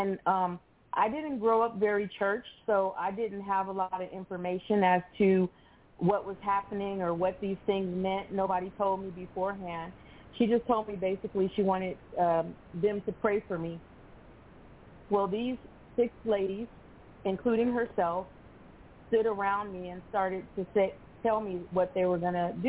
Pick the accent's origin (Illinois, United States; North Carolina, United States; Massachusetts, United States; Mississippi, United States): Illinois, United States; Chicago; But when we grew up in Chicago, my mom basically would tell us about the Lord